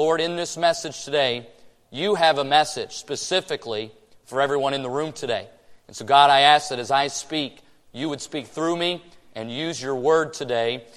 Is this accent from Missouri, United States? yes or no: no; Michigan, United States; And I grew up in Michigan, so when he says Michigan, I say amen.